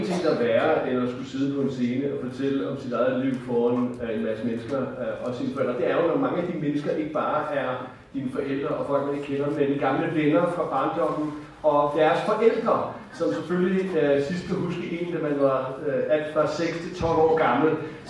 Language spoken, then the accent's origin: Danish; Bagsværd, Capital Region of Denmark, Denmark; Jeg voksede op i Bagsvær, og var altid meget bevidst, i hvert fald fra en meget tidlig tid, at jeg var jøde.